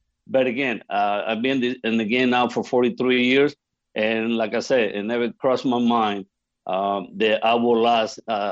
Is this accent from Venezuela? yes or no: yes; Venezuela; as a kid, I grew up back in Venezuela. That's where I'm from.